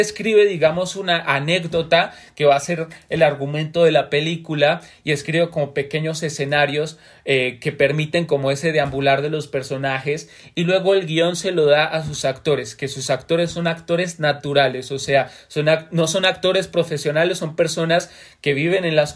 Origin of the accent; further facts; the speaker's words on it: Colombia; now in Mexico; no he podido como regresar a Colombia, no he podido volver a situar mi objeto de estudio en mi país. Ahorita estoy concentrado más en cuestiones de estudios de guión acá en México